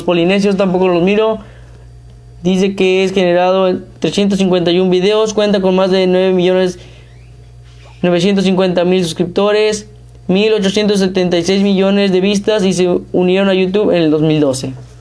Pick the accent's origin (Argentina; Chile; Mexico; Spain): Mexico; porque somos mexicanos de aquí, que estamos en México